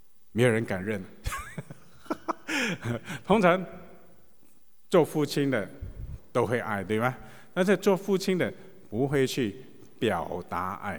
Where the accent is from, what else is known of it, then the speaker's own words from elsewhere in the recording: China; 我们都是中国人